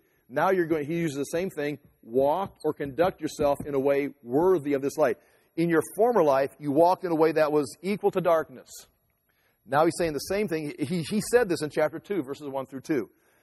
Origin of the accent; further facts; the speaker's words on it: United States; Eventually, America is on the map. I'm an American. I'm proud of America.